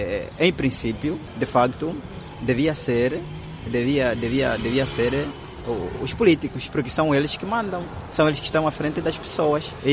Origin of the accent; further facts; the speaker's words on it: Angola; somos todos angolanos, tratemos-nos como irmãos e como angolanos.